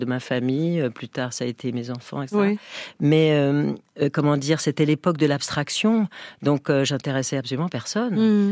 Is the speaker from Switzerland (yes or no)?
yes; Switzerland; Oui, je suis suisse.